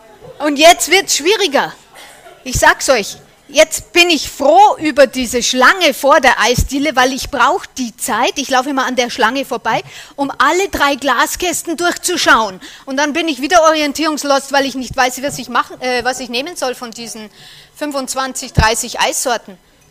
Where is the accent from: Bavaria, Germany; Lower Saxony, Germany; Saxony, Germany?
Bavaria, Germany; Unterschleißheim; ich komme aus Unterschleißheim.